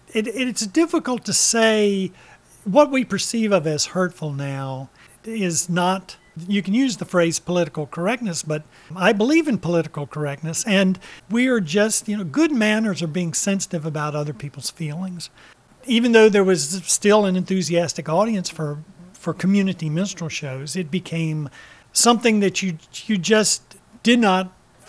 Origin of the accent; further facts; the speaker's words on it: Waynesboro, Virginia, United States; I grew up in Waynesboro, up between Stanton and Charlottesville.